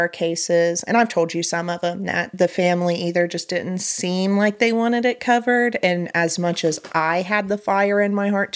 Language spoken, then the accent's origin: English; Teays Valley, West Virginia, United States; But it was a guy from my hometown. I'm from Taze Valley.